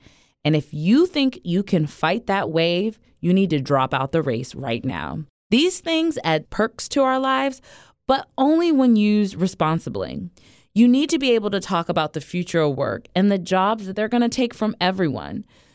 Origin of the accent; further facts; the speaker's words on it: Ohio, United States; I spent some time knocking doors in my home state of Ohio for GOTV.